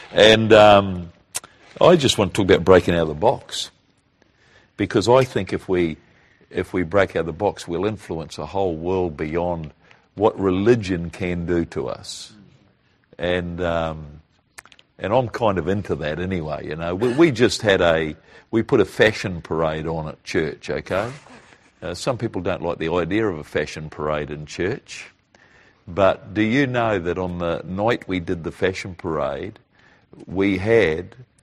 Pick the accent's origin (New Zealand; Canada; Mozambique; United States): New Zealand; I'm a Kiwi, so I can say this, okay?